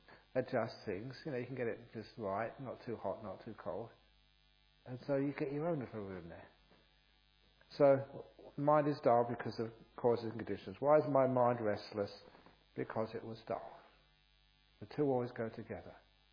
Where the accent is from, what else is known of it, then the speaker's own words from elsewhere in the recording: England, United Kingdom; born there; So I was sleep deprived, malnourished, and I was born in England.